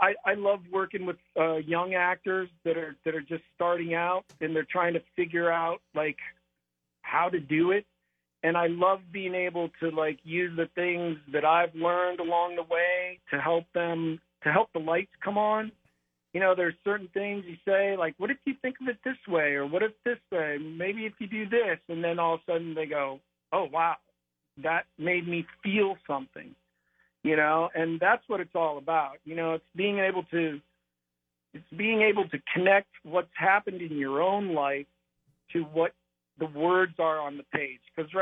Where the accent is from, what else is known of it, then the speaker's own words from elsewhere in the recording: Ohio, United States; Well, you know, I'll tell you, growing up in Ohio, it's a different, like watching my sons go through high school.